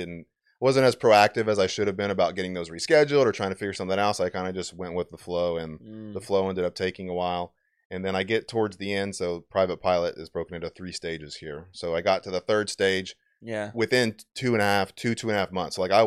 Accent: Mansfield, Texas, United States; also born or lived in Arlington, Texas; Yeah, I'm from here. I was born in Arlington, grew up in Mansfield.

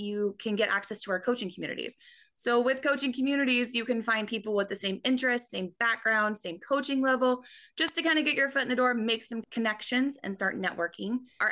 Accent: Kansas City, Missouri, United States; Yeah, so I'm a Kansas City kid. I grew up here out in the suburbs of Kansas City

